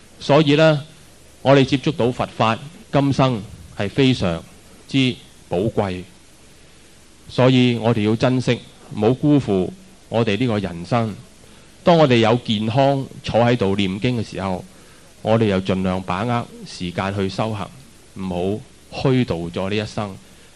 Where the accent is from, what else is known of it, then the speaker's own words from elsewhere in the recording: Macau; born there; 我觉得我自己亦都出生在澳门是很有福，亦都经历不到战乱、水灾、地震、瘟疫